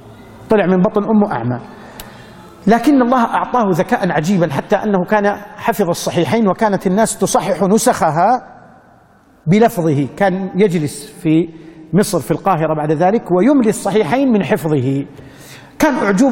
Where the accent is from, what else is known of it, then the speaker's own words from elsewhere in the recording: Hijaz, Saudi Arabia; طفش زي ما يقولوا عندنا في الحجاز، يضيع طفش